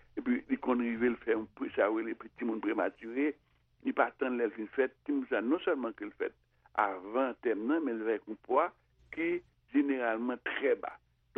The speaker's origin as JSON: {"language": "French", "country": "Haiti", "said": "je suis dans un pays caribéen, c'est-à-dire que je suis haïtien"}